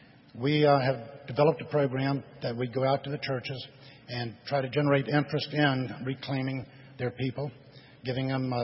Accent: Silver Spring, Maryland, United States; Silver Spring, Maryland.

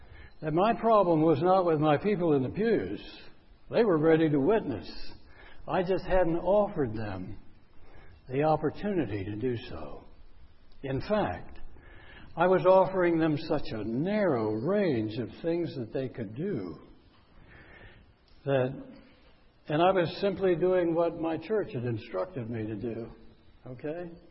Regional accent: Virginia, United States; I grew up in Northern Virginia. My family were builders and developers there. I grew up in the construction business.

